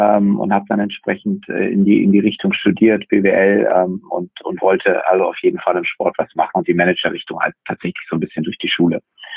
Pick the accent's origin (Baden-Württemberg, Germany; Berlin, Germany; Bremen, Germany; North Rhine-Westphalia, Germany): Bremen, Germany; als Bremer ist man ja arg gebeutelt.